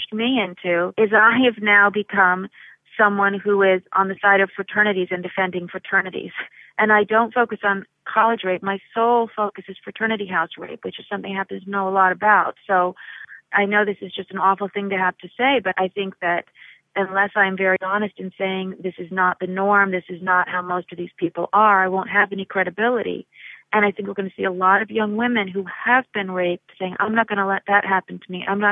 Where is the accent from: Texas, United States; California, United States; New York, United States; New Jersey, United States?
California, United States; Berkeley; I grew up in Berkeley college campus